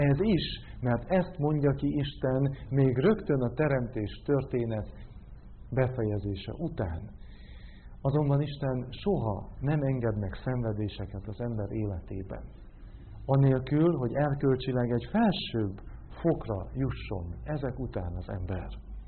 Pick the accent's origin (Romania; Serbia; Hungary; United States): Romania; Transylvania; aki tejért ment a szomszéd faluba, Erdélyben, ahonnan származom